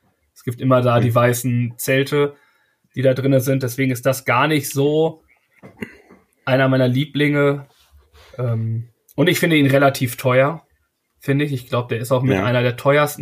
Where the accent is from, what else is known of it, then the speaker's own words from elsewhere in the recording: Hamburg, Germany; Wir kommen aus Hamburg und wir haben viel, viel immer zu tun.